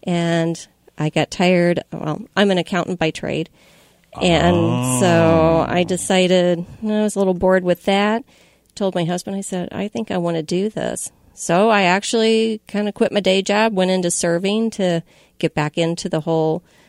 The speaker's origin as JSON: {"language": "English", "region": "Kentucky", "country": "United States", "tie": "born or raised there", "said": "Yes, coming from my home state."}